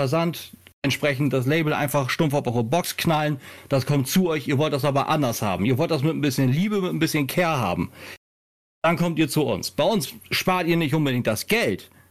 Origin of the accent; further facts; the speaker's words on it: Hesse, Germany; also born or lived in Northern Germany; wenn sich Leute wundern über meinen Akzent. Ja, ich komme zwar aus Hessen, aber ich bin gebürtiger Norddeutschler.